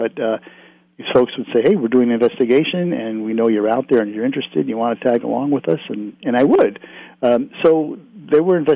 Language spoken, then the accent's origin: English; New England, United States; also born or lived in Rhode Island / Connecticut; I grew up in New England, lived in Rhode Island for a while, lived in Connecticut, you know, obviously. But, you know, here I am in the Midwest, and I've been here now for probably close to 25 years.